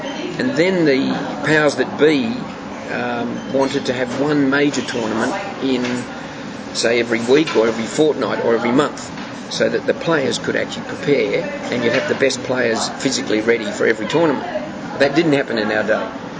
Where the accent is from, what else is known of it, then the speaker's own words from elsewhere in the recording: Australia; Being an Aussie